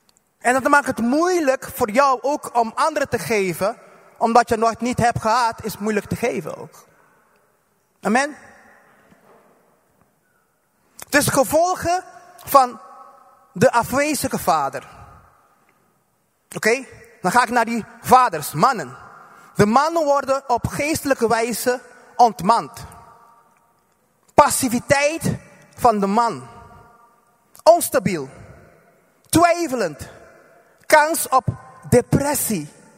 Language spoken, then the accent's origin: Dutch; Curaçao; Waar ik vandaan kom, uit Curaçao